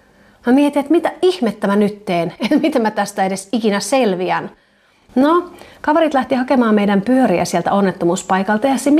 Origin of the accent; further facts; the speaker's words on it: Seinäjoki, South Ostrobothnia, Finland; Minähän olen Pohjanmaalta Seinäjoelta kotoisin, ja meillä on aivan huikea Jouppilan vuori, joka on siis käytännössä sain pieni nyppylä